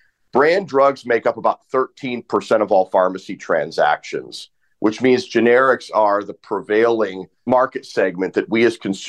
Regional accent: Ohio, United States; In my home state of Ohio, we found, this is actually how I started doing what I do.

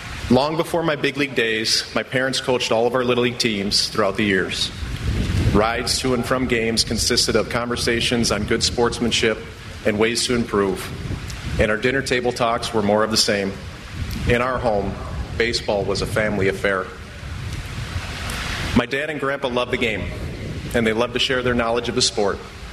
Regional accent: St. Paul, Minnesota, United States; I grew up in St. Paul, Minnesota, with my parents, two older brothers, and my grandpa

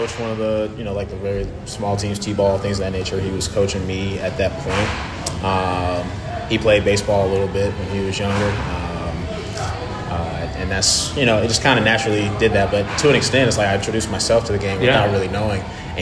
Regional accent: Georgia, United States; I grew up in Georgia, so of course I was an Atlanta fan growing up.

